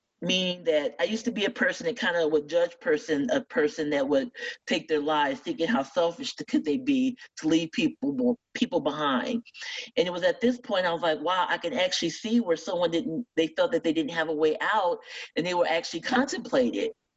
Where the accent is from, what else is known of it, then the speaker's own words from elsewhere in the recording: Fort Wayne, Indiana, United States; So after my medical school, I actually went back to my hometown in Fort Wayne, Indiana, and I completed my residency there.